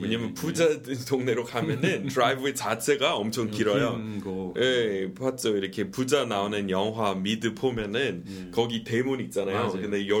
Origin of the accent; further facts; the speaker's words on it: United States; Korean is a second language; 미국은 그러니까 우리 고향은 엄청 춥긴 한데